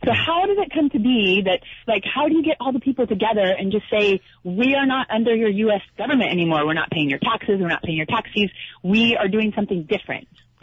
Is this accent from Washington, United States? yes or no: yes; Washington, United States; now in Kauai, United States; I'm a transplant from Washington State over here. Love Kauai so much